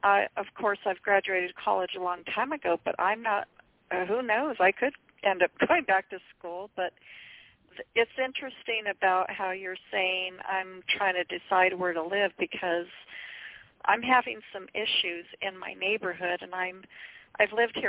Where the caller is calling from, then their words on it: Albuquerque, New Mexico, United States; I'm from New Mexico.